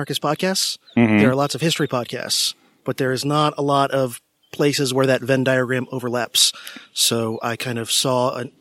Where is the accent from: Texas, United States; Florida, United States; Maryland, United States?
Florida, United States; In South Florida, in the Miami-Fort Lauderdale